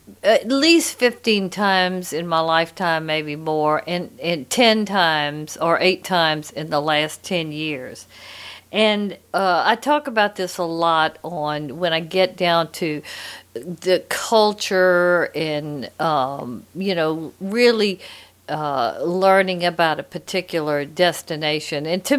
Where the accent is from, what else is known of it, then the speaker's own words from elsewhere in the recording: Louisiana, United States; It opened my eyes to there was a world outside of my hometown in Louisiana.